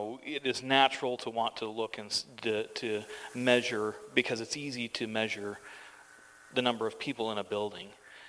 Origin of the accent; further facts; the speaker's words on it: New Hampshire, United States; I'm originally from New Hampshire, and the snow there is feet, measured in feet, not inches.